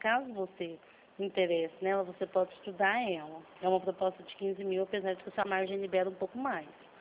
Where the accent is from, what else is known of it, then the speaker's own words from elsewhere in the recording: Franca, São Paulo, Brazil; De Franca.